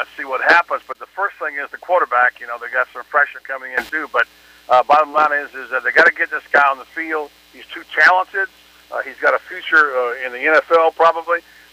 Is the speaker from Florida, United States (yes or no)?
yes; Florida, United States; He also is buying a horse farm in my hometown near Ocala, and his wife is a big horsewoman, and he plans to retire here.